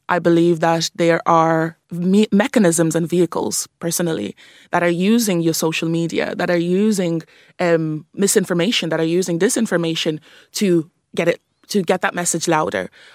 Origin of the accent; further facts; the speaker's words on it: County Wexford, Ireland; also born or lived in Nigeria; I grew up in Ireland. I grew up in County Wexford, actually. I'm a migrant. Grew up in Ireland since I was the age of 3 from Nigeria.